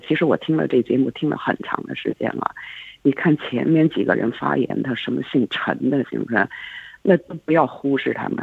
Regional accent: Beijing, China; moved away as an adult; now in Australia; 我是北京人，我在北京生活，我见证过六四

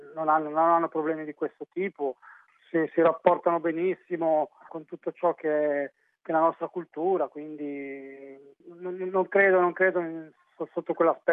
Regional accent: Milan, Lombardy, Italy; now in Brisbane, Australia; Noi siamo di Milano, siamo genitori meridionali, trasferiti al nord per lavoro e noi siamo cresciuti a Milano, entrambi e mia moglie, lei prima a Torino, poi trasferita a Milano dopo.

